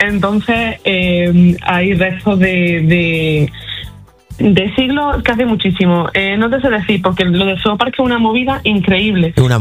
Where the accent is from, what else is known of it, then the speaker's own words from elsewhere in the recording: Caniles, Andalusia, Spain; now in Málaga, Spain; Pero bueno, el pueblo del que vengo a hablar es de Granada, de Caniles.